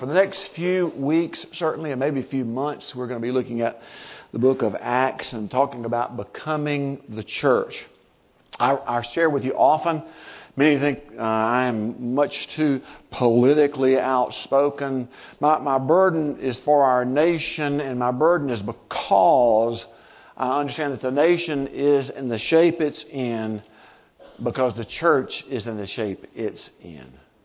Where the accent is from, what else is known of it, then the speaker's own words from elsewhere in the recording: United States; particularly I'm an American, so I can talk about Americans.